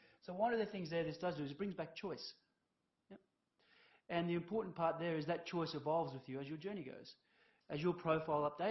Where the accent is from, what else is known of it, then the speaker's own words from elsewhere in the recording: Queensland, Australia; I'm originally from Central Queensland. I think I'm the only actuary from Central Queensland ever.